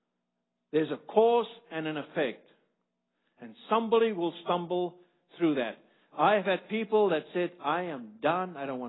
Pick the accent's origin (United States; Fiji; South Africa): South Africa; I come from South Africa and we sit on the right hand side of the car.